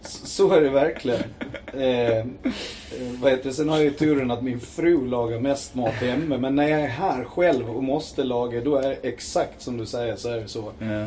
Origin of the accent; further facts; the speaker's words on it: Visby, Gotland, Sweden; Jag är född och uppvuxen på Gråbo. Bodde jag hela min uppväxt. Gick på CV, Södervärn innan det. Gråboskolan när man var grabb.